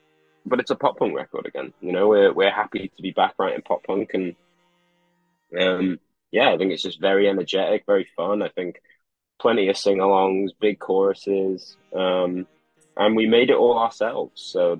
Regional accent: Wrexham, Wales, United Kingdom; we're from Wrexham, which is not too far from like Liverpool, Manchester, that kind of way, but it's a very small town. Famous for beer and fighting and football.

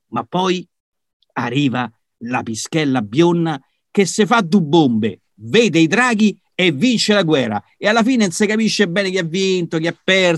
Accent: Rome, Lazio, Italy; lo scrive romano perché sono romano, mi piace parlare così, certo.

